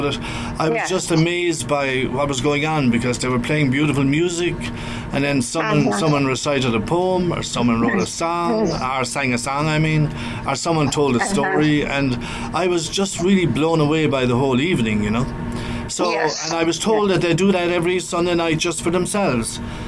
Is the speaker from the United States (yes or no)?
no; Ireland; I'm originally from Ireland. Both of my parents were from Kerry.